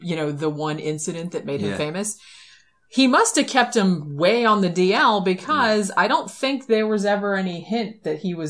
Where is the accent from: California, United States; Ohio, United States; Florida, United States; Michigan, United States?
Florida, United States; I'm from Florida. I don't know what the hell's wrong with everybody down here.